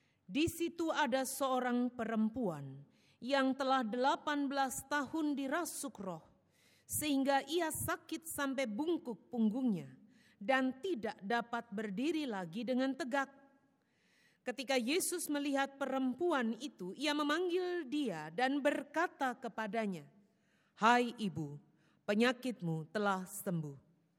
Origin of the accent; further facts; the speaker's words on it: Surabaya, East Java, Indonesia; Oh ya, saya dari Manyar Surabaya.